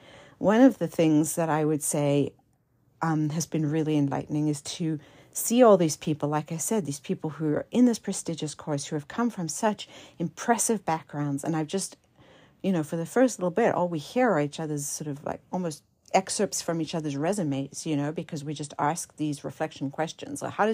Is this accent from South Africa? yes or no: yes; South Africa; when I was growing up in South Africa, where I was constantly exposed to that horrific disparity of wealth